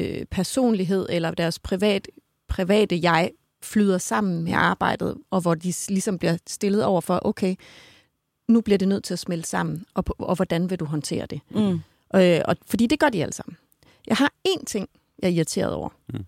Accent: Horsens, Central Denmark Region, Denmark; Jeg kommer jo fra Horsens, sagde jeg.

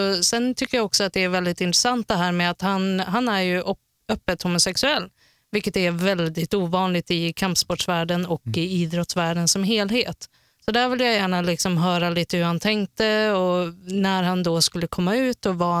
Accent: Härnösand, Västernorrland County, Sweden; Oh, det är från mina hemtrakter.

